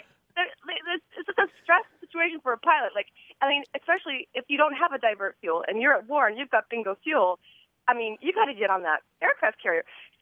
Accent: San Diego, California, United States; I grew up out here in San Diego, and when I was a kid, my dad was a Navy fighter pilot.

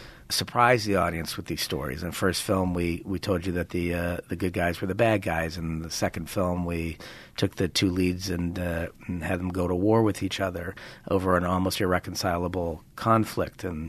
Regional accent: Cleveland, Ohio, United States; And I think that, you know, growing up in Cleveland, there's an existential absurdism because it's a, you know, it's a very poor city.

